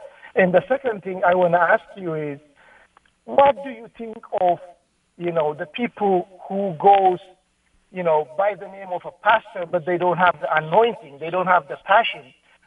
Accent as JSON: {"language": "English", "country": "Ethiopia", "said": "I'm originally from Ethiopia."}